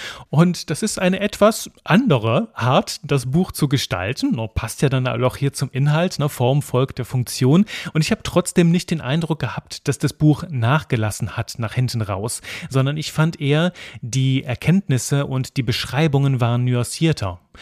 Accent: Brussels, Brussels-Capital Region, Belgium; Brüssel, meine Heimat, Belgien.

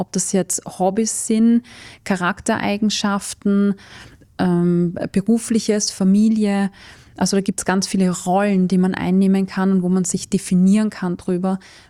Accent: Salzburg, Austria; Ich bin in Salzburg aufgewachsen, da ist immer so eine sehr starke Ballsaison gewesen.

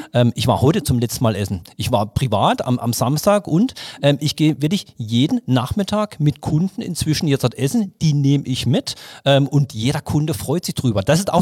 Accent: Windschläg, Baden-Württemberg, Germany; Badisches Gewächs, aufgewachsen in Windschläge über Appenweier, jetzt in Lahr Reichenbach, von daher durch und durch Badner.

